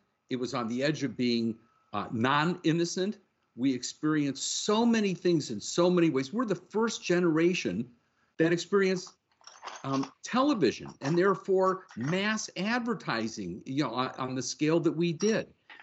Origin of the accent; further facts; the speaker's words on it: Los Angeles, California, United States; I was raised in Los Angeles, and so we didn't have to be taught anything about moving tectonic plates.